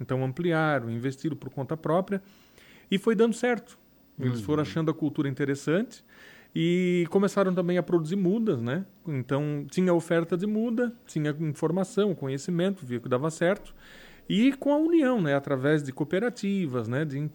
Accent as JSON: {"language": "Portuguese", "town": "Turvo", "region": "Santa Catarina", "country": "Brazil", "tie": "born or raised there", "lives_now": "Tubarão, Brazil", "said": "sou natural de Turvo, nasci em Turvo, saí muito cedo para estudar, né, e trabalhar, mas e moro atualmente em Tubarão, né?"}